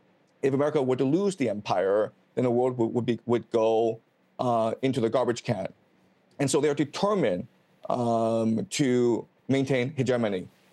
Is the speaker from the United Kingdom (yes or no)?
no; Canada; as a Canadian who follows Canadian politics